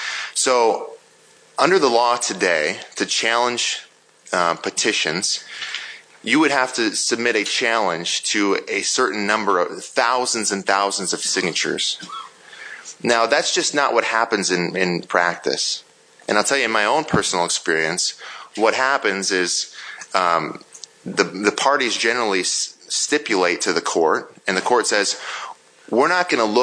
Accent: Dell Rapids, South Dakota, United States; I'm from Del Rapids. I represent the greatest district in all of South Dakota.

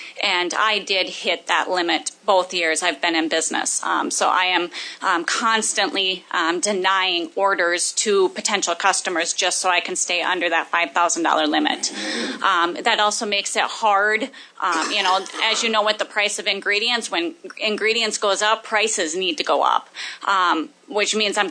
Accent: Watertown, South Dakota, United States; from Watertown, and I own and operate a home bakery called Dre's Desserts

